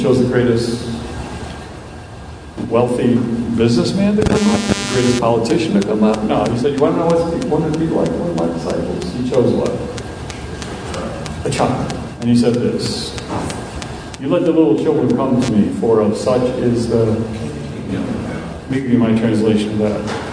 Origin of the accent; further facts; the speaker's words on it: Wales, United Kingdom; Even though I'm Methodist, I may steal it. I'm not Swedish at all. My wife's Norwegian, which is even worse. But I'm Welsh.